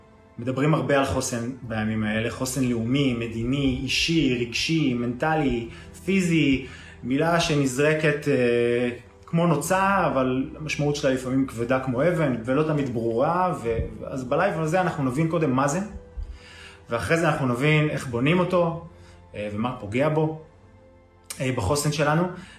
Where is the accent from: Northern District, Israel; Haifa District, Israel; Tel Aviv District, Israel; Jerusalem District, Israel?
Tel Aviv District, Israel; Tel Aviv; אני מתל אביב, משדר לכם פה מהקליניקה שלי